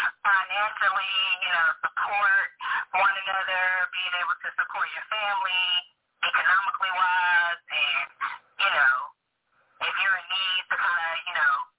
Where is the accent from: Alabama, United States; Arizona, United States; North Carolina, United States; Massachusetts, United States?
North Carolina, United States; Raleigh; As you stated, I am from Raleigh, North Carolina. I have been living in Raleigh for pretty much my entire life.